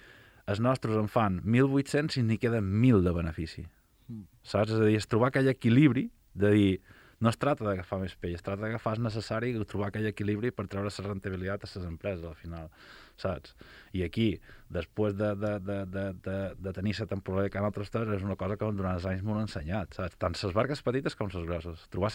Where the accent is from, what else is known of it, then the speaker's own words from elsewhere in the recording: Balearic Islands, Spain; Però el que som els eivissencs i aquí Formentera, res, tio, molt poc